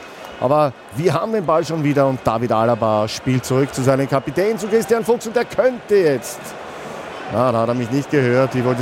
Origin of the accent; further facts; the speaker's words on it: Austria; als Österreicher können wir durchaus stolz sein über die Leistung des österreichischen Nationalteams